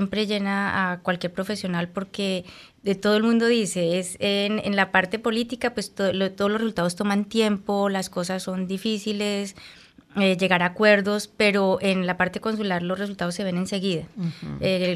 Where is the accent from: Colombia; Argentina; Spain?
Colombia; experiencia para un país como Colombia, que no somos miembro permanente